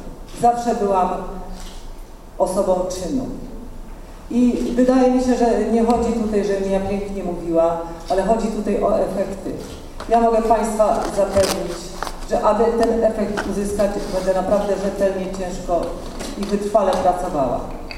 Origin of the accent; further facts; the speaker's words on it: Elbląg, Warmian-Masurian Voivodeship, Poland; ja jestem rodowitą Elblążanką i naprawdę kocham swoje miasto.